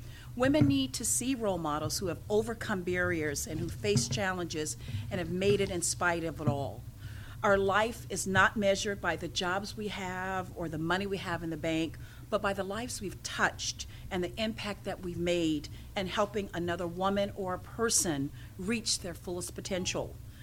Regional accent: West Des Moines, Iowa, United States; I'm from West Des Moines, Iowa

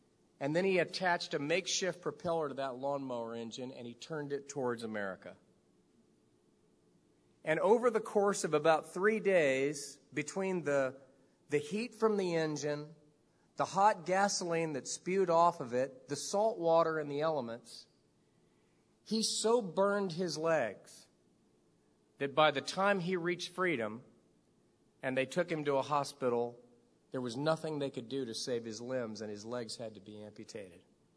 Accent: Miami, Florida, United States; I remember when I was growing up in Miami, Florida.

